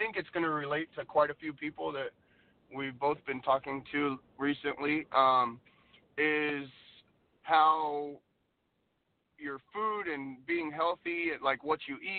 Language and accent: English; Ireland; I'm Irish. I like my meat and potatoes, you know.